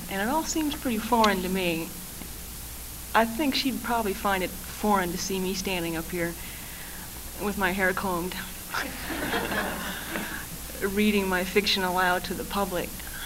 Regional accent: Phoenix, Arizona, United States; but then this half the neighborhood I grew up with in Phoenix showed up

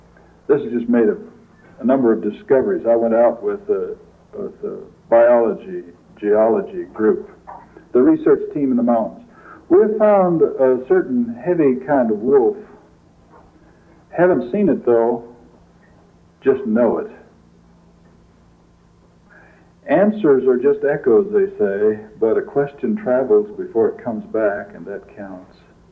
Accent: Kansas, United States; I thought, well, this is better than home. I came from Kansas.

